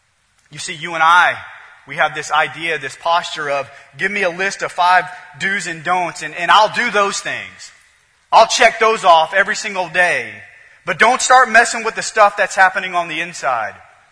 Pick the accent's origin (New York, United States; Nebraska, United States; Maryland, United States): Nebraska, United States; It reminds me growing up in Nebraska and running the streets in Nebraska.